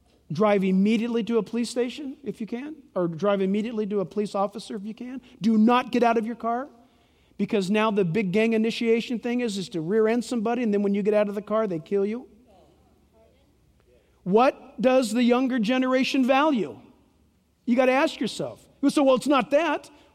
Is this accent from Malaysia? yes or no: no; United States; I'm an American.